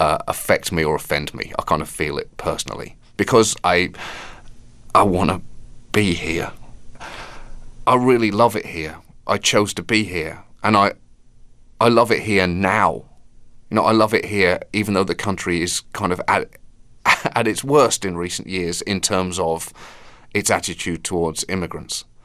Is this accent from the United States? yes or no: no; United Kingdom; like you say, I'm British. You know, there is a fundamental affection to an extent for British people